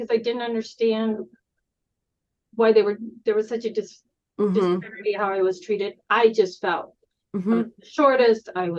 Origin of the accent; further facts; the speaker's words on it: Colorado, United States; I am the oldest of four girls. I grew up in Northern Colorado on a farm.